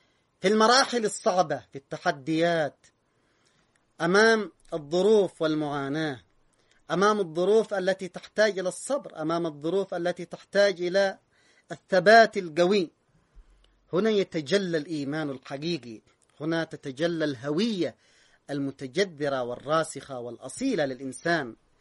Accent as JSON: {"language": "Arabic", "country": "Yemen", "said": "بنيت عليه كل حياتي كيمني،"}